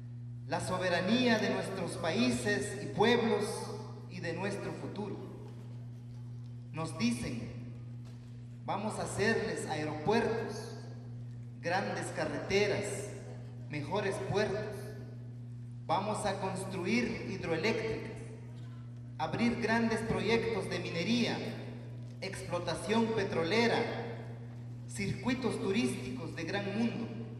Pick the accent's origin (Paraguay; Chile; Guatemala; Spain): Guatemala; Es importante empezar a abordar temas interesantes para nuestra Guatemala.